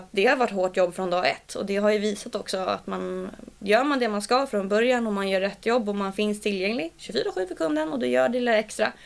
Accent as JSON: {"language": "Swedish", "town": "Stockholm", "region": "Stockholm County", "country": "Sweden", "tie": "born or raised there", "said": "Nu säljer jag ju mest i Bromma som sagt, för det är där jag är born and raised, så att jag är väldigt partisk till Bromma som stadsdel."}